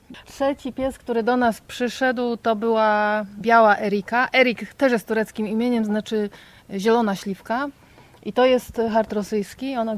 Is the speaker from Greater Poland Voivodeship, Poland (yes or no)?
yes; Poznań, Greater Poland Voivodeship, Poland; Ja jestem w zasadzie z miasta. Ja się wychowałam na winogradach w Poznaniu.